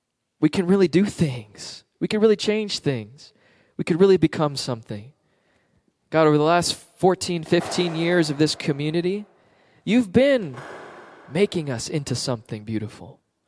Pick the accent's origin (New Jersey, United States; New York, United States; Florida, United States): Florida, United States; Growing up in Florida and living near the water